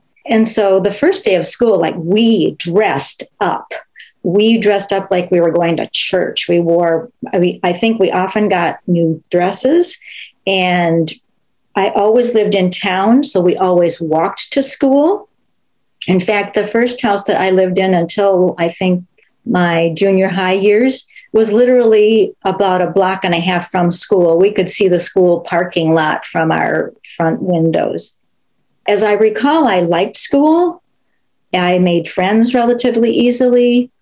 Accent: Arcade, New York, United States; And that little town is called Arcade, New York. And that is what I consider my hometown. We moved there in the summer after I turned 6 years old.

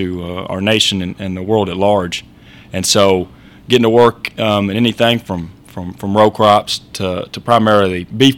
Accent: Columbia, Tennessee, United States; I'm originally from Columbia, Tennessee, so that's about a hour south of Nashville.

